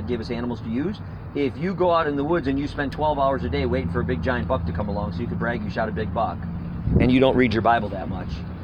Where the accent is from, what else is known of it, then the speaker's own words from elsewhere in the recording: Wisconsin, United States; now in Missouri, United States; The central part of Missouri is where we're from. We're from Wisconsin, but we bought...